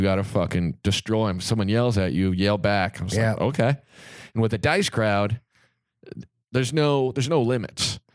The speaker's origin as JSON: {"language": "English", "region": "Kansas", "country": "United States", "said": "Like, I'd go up there, you know, like, oh, I'm from Kansas."}